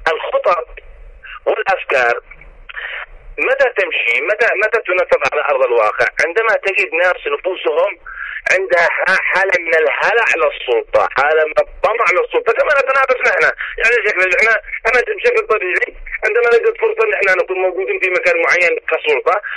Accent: Yemen; ما أريد أن أقول إنه نحن كيمنيين لن نتخلى عن بعض مهما كان السبب

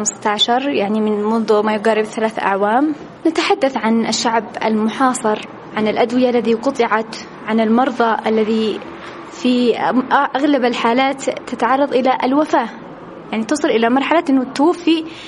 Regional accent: Yemen; رسالتنا نحن كشعب يمني

